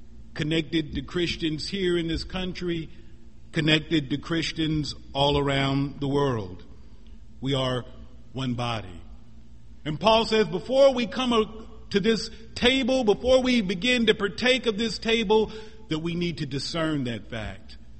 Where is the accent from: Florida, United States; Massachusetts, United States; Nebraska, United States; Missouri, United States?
Missouri, United States; he was a senator from my home state of Missouri. And not only was he from my home state of Missouri, but he was also from my hometown